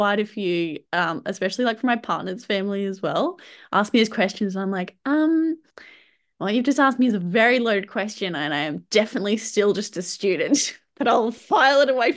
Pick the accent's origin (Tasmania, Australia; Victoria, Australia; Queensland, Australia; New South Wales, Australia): Tasmania, Australia; I'm originally from Tasmania. I'm 26 years old.